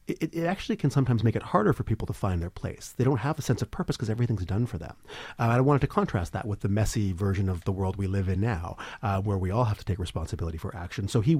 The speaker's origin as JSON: {"language": "English", "town": "Vancouver", "region": "British Columbia", "country": "Canada", "tie": "born or raised there", "said": "My mother was born in Chicago. So, even when I was growing up in Vancouver, I was very aware of sort of what was happening in the U.S."}